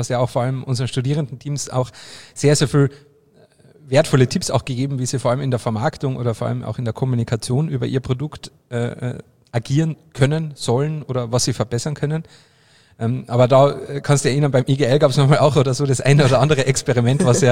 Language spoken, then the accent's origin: German; Carinthia, Austria; ich komme ja aus Kärnten